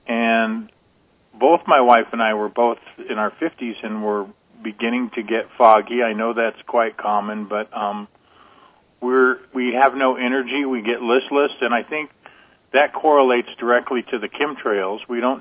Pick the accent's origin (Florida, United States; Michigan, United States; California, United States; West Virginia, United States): California, United States; And I remember where I grew up out in California. It had been an agricultural community, but it turned into city like all the rest of Southern California.